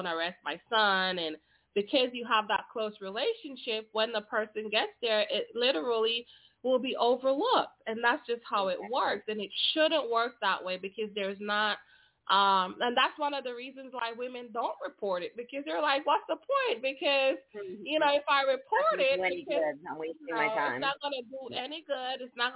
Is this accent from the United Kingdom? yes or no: no; Belize; now in United States; And I think that, you know, I think even though I'm from Belize, I know that even being in the United States